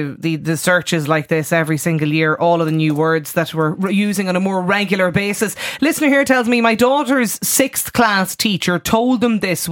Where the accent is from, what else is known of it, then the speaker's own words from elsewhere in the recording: Ireland; the Irish as an Irish nation, do we use a lot of slang words?